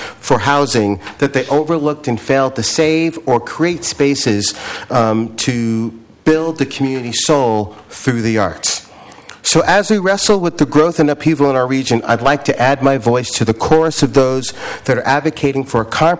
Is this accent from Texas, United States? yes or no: no; New York City, New York, United States; I was born in New York City, and I can attest firsthand to the impact that access to housing and arts and creative spaces can have on a region. From my neighborhood in Brooklyn